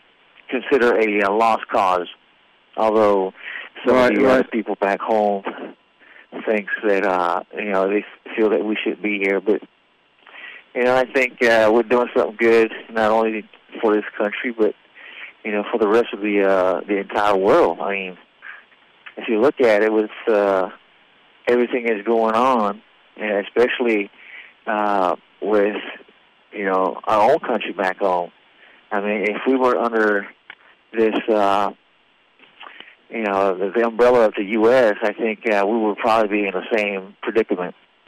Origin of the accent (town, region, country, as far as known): Fagasa, Eastern District, American Samoa